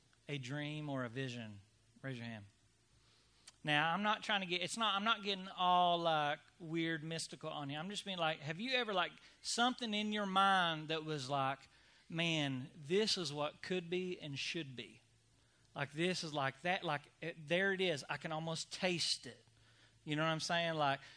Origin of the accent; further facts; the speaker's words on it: the South, United States; hey, I was raised Baptist in the South. I love Baptist in the South.